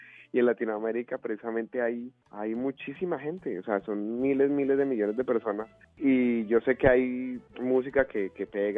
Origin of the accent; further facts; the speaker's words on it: Bogotá, Colombia; yo crecí en Bogotá